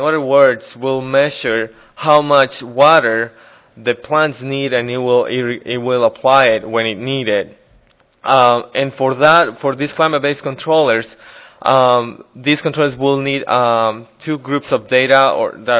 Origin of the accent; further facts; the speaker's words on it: Bolivia; I'm from Bolivia.